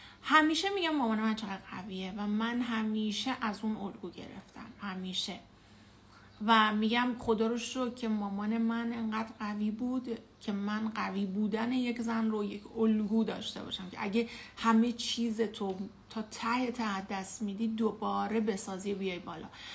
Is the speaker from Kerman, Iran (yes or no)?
no; Khansar, Isfahan, Iran; also born or lived in Abadan; من آبادان به دنیا اومدم، 40 روزم بود جنگ شد و من در واقع من 14 تیر به دنیا اومدم، 59 توی شهریور جنگ شد با عراق و ما از اونجا اومدیم به شهر خانسار، همون شهر مادری من که مادرش اونجا بود.